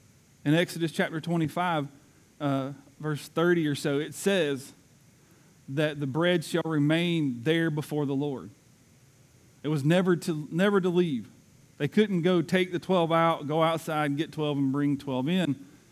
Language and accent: English; the South, United States; I'm from the South and I did well to master the English language